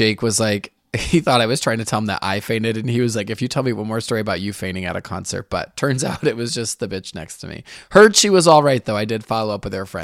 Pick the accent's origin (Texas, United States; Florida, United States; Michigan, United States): Michigan, United States; now in San Francisco, United States; I realized I grew up in Michigan where you could just like ride your bike in the street